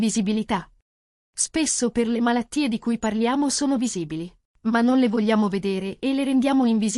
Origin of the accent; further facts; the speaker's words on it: San Giuliano Milanese, Lombardy, Italy; Vengo da San Giuliano Milanese. Ho vissuto accanto alla malavita.